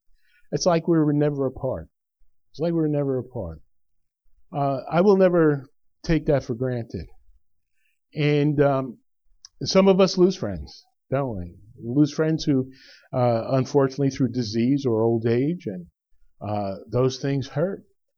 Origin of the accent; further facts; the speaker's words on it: New Jersey, United States; We came from North Jersey where you knew everybody. We had block parties, you know, we just doors were open.